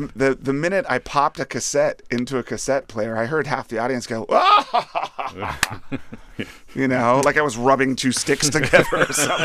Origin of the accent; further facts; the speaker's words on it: Springfield, Virginia, United States; When I was young, we had relatives there, and I grew up here in Springfield, Virginia, and we would drive all the way to Chicago in my mom's Ford Fiesta.